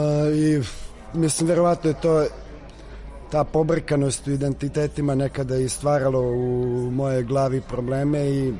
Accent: Serbia; accent: Belgrade; taj neki moj dijalekt ili akcenat koji sad pričam, koji ne znam, koji je, kažu da je malo beogradski, verovatno najviše vuče

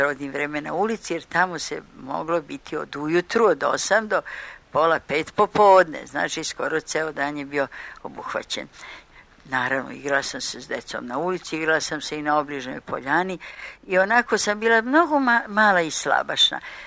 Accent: Novi Sad, Vojvodina, Serbia; now in Belgrade, Serbia; I tako sam ja postala Beograđanka, a u stvari sam rođena u Novom Sadu, koji je moj dragi rodni grad, rođena u jednoj senovitoj divnoj ulici Lukijana Mušickog.

